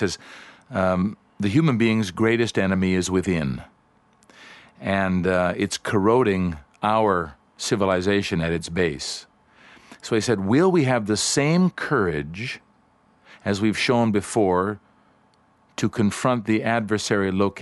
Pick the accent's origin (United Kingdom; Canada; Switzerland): Canada; I'm a Canadian, you guys are Americans.